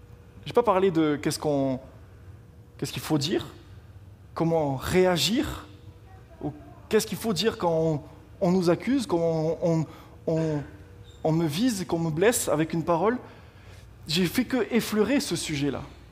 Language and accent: French; France; En tant que Français, j'ai été profondément déçu par un tableau des Jeux Olympiques.